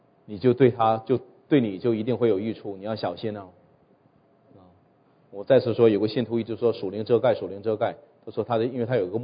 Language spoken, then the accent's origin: Chinese; China; 我们中国人有点好脸面啊